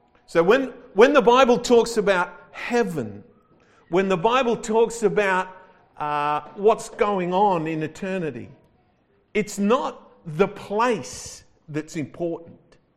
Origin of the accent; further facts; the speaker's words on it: Adelaide, South Australia, Australia; I'm reminded of when I was a young man growing up in Adelaide. I was actually a small boy, about 13 years old, I reckon.